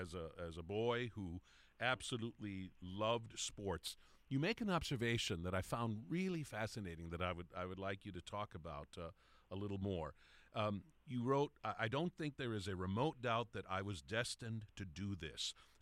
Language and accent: English; Trenton, New Jersey, United States; a tabloid published in my hometown of Trenton, New Jersey.